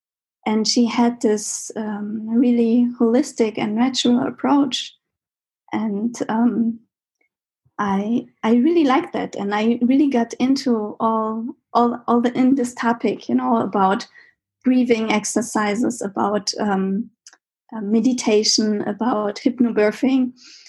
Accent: Germany; she also said things that were quite different from my home country, like eating no milk products. Yeah. And also not eating fruits. In Germany, yeah, it's quite different.

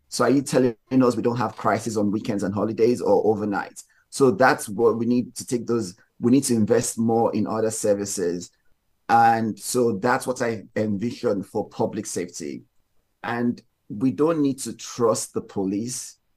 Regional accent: Houston, Texas, United States; In, you know, growing up in Texas, I mean, I love Houston, it's home for me

